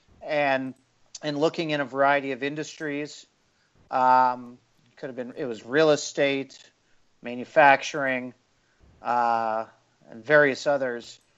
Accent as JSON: {"language": "English", "town": "Cincinnati", "region": "Ohio", "country": "United States", "tie": "born or raised there", "said": "I'm a people person, born and raised in the Midwest, Cincinnati, Ohio"}